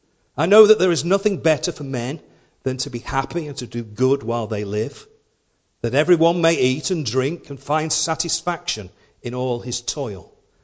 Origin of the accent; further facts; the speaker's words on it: Rochdale, North West England, United Kingdom; I always remember when we were in up north in my hometown of Rochdale